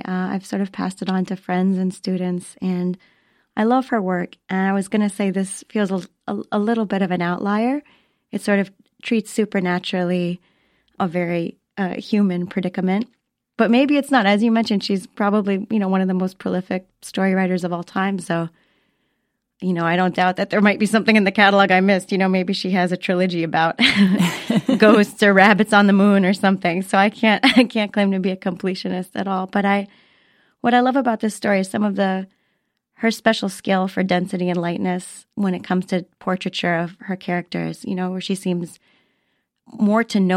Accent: Florida, United States; I don't know what it was, like growing up in Florida, like cultivated some reverse snobbery about Paris or something.

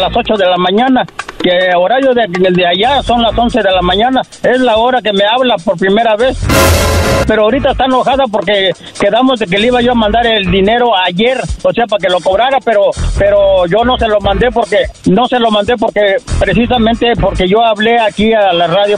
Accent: Tabasco, Mexico; Del estado de Tabasco.

